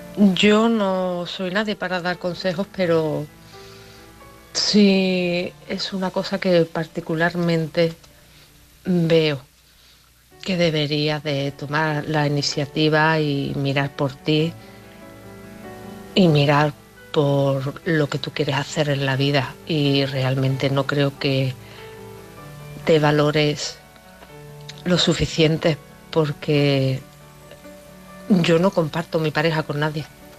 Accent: Málaga, Andalusia, Spain; de Málaga.

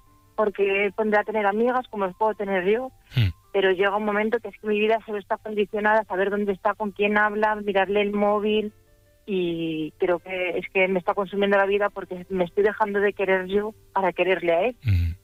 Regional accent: Zamora, Castile and León, Spain; Soy de Zamora.

